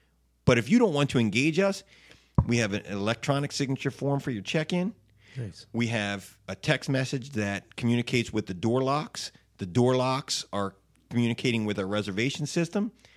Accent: Delaware, United States; Plus, look, when we moved, I'm from Delaware, and when we moved back a few years ago

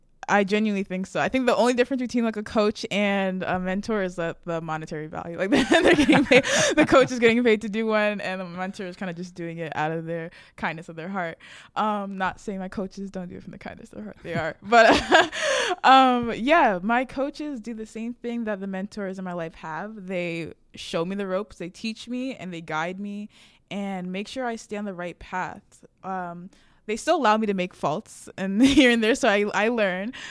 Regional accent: Brampton, Ontario, Canada; now in United States; I'm from Brampton, Ontario, Canada. I'm a senior.

